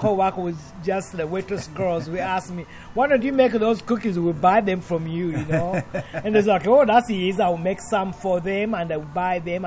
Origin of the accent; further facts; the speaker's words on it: Uganda; moved away; I'm from Uganda and I grew up carrying a basket on my head.